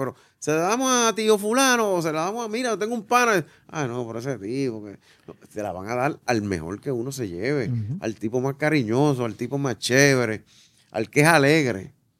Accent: Corozal, Puerto Rico; Yo me crié dando parranda, mano. Desde los 13 años hasta los 30 y pico, dando parranda en mi pueblo. Yo creo que yo le di parranda a más de medio Corozal.

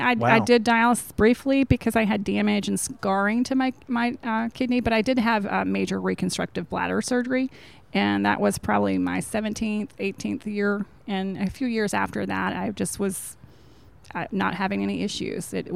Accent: Alabama, United States; Well, I am from the Shoals area.

